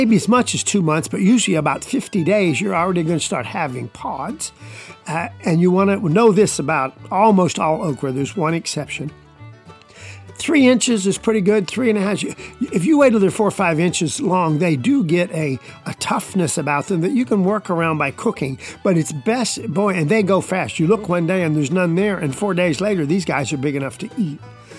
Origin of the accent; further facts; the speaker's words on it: Georgia, United States; But I'm from South Georgia, and there's not a year goes by that we didn't, when I was young, grow our share of okra.